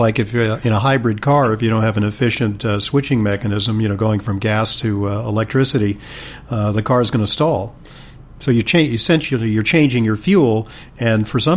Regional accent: Santa Monica, California, United States; I grew up in Santa Monica

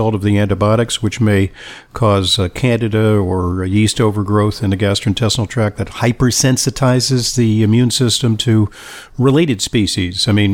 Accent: Santa Monica, California, United States; Well, you know, I'm from Santa Monica. I grew up in Santa Monica.

